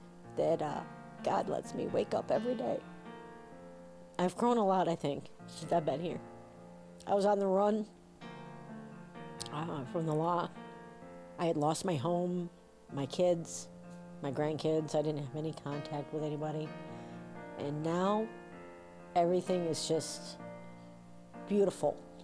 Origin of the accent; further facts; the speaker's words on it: Houston, Texas, United States; born there; also born or lived in Northern New York / Ithaca; I am 51 years old, and I was born in Houston, Texas, but most recently I am from Northern New York and then Ithaca.